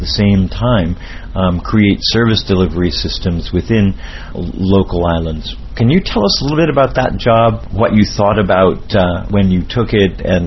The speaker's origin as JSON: {"language": "English", "town": "Miami", "region": "Florida", "country": "United States", "said": "Good evening … from Miami, Florida."}